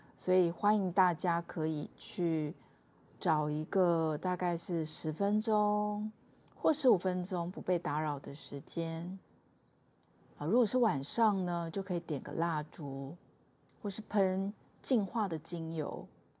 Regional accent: Taiwan; 定期的去报道我的家乡三重或者是云林

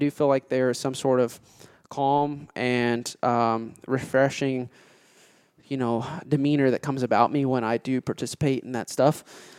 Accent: Kentucky, United States; Man, I don't read, man. I'm from Kentucky.

